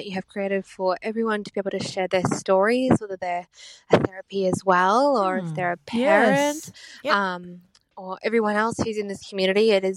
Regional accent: Brisbane, Queensland, Australia; I'm a therapy from Brisbane.

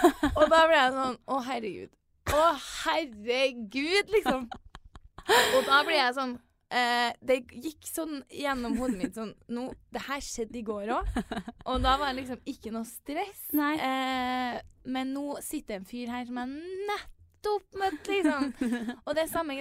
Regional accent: Trondheim, Trøndelag, Norway; Så det var den eneste også fra jentegjengen hjemme i Trondheim som kom.

